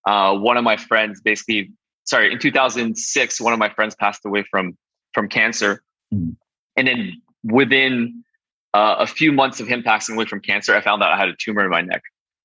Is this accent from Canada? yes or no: yes; Montreal, Quebec, Canada; And then I'm from Montreal, Canada, and I went to McGill University for physical therapy.